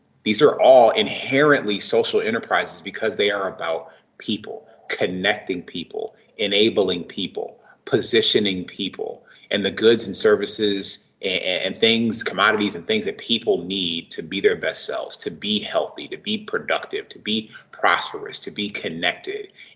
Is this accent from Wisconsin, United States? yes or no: no; Detroit, Michigan, United States; You know, look, I grew up in Detroit and its suburbs.